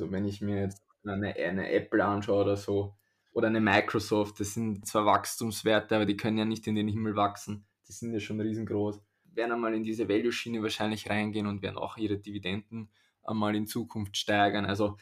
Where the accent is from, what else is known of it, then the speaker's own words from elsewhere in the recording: Austria; Ich als Österreicher